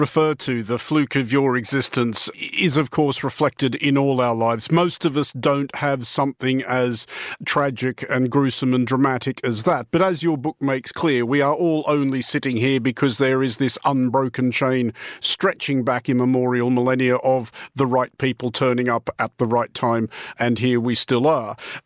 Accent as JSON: {"language": "English", "country": "Australia", "said": "I'm Australian"}